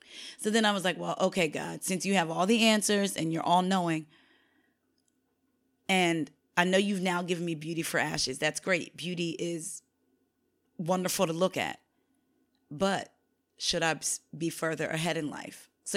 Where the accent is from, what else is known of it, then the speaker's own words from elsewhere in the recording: Vineland, New Jersey, United States; born there; Like, for instance, I was born in Vineland, New Jersey. So I was born in the Eastern Standard Time Zone.